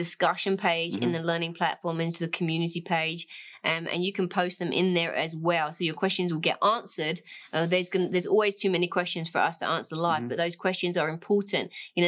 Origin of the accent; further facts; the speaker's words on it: England, United Kingdom; I could say I have an identity as being English